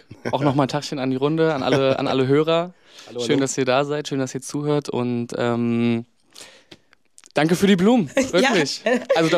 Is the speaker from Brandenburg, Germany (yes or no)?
yes; Potsdam, Brandenburg, Germany; ich bin Potsdamer, ich habe eine wirklich große Liebe zu dieser Stadt entwickelt.